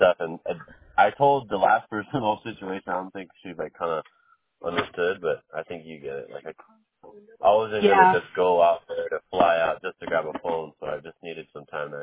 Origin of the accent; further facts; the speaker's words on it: Hawaii, United States; I'm from Hawaii, but I actually moved with my ex-girlfriend to Illinois because her family and her kids are there.